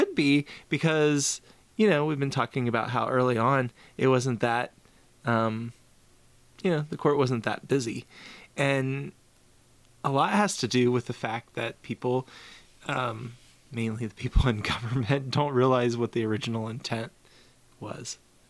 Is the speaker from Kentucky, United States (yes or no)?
yes; Kentucky, United States; now in Pennsylvania, United States; I guess I will always be from Kentucky.